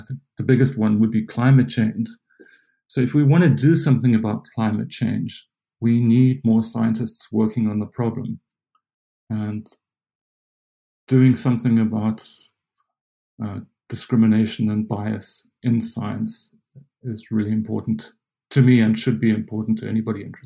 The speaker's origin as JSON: {"language": "English", "country": "South Africa", "moved": "yes", "lives_now": "United States", "said": "I come from South Africa, and I've always been in South Africa exposed to discrimination"}